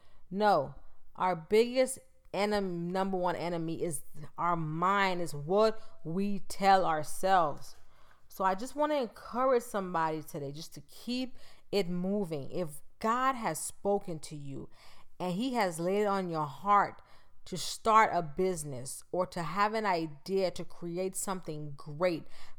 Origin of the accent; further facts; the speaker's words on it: Bahamas; But that was in the 90s growing up in the Bahamas.